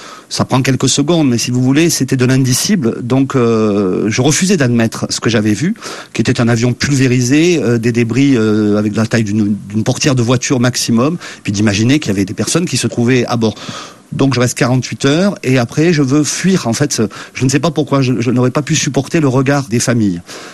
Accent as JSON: {"language": "French", "town": "Martigues", "region": "Provence-Alpes-Côte d'Azur", "country": "France", "tie": "born there", "said": "le village du Vernet, je n'y suis pas né, je suis né à Martigues, mais j'y vais pratiquement tout le temps."}